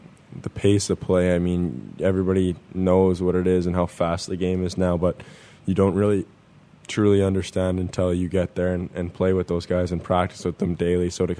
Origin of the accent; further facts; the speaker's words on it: Western Canada, Canada; Just kind of growing up in Western Canada, it's a little bit more country, and there's a lot of country influence out there and farms and that stuff.